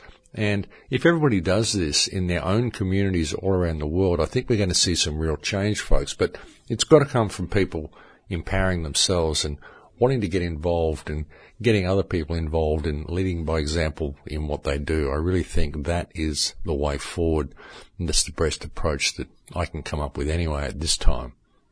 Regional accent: Australia; I'm from Australia and I can't help it.

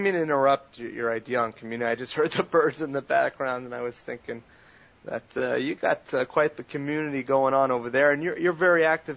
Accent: Florida, United States; Yeah, I'm from South Florida

